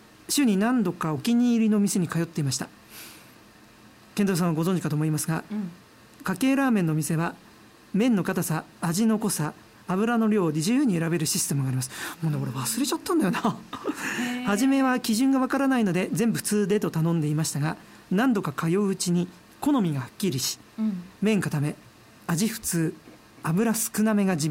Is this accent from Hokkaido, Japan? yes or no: yes; Hokkaido, Japan; すいません僕北海道から来ましたって最初まず言う。